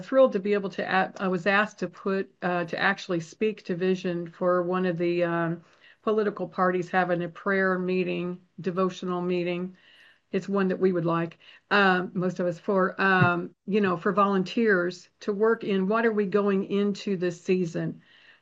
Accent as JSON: {"language": "English", "town": "Kansas City", "region": "Missouri", "country": "United States", "lives_now": "Dallas, United States", "said": "I'm from Kansas City, living in Dallas, but from Kansas City."}